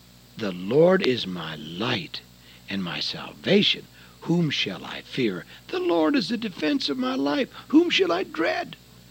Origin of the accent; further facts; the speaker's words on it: United States; And I'm so glad I was a Navy, and I'm glad I was American, and I am an American.